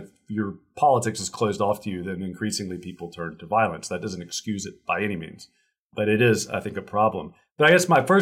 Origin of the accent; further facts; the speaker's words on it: Columbus, Georgia, United States; I mean, I grew up in Columbus, Georgia, but I was surrounded, had a kind of rural ethos to it.